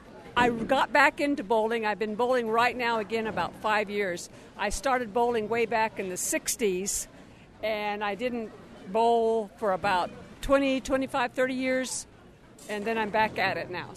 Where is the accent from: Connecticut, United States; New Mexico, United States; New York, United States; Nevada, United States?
New Mexico, United States; Isleta; I'm from Isleta, and I just got through participating in the state senior Olympics.